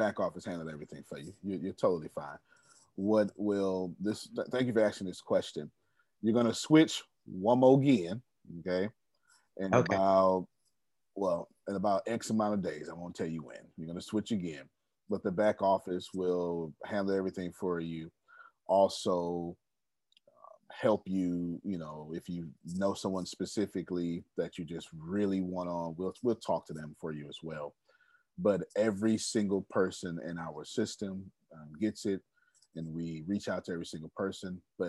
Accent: Texas, United States; Okay. I'm from Texas. There you go.

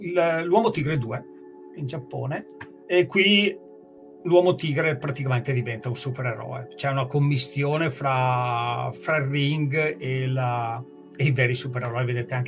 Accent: Veneto, Italy; Ricordo che era Telepadova, dalle mie parti, insomma, io sono del Veneto.

